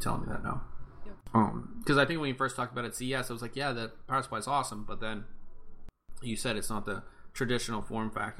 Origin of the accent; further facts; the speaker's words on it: Pittsburgh, Pennsylvania, United States; It's black and gold, which is kind of cool, since I'm from Pittsburgh, and if you know anything about Pittsburgh, black and gold is pretty cool.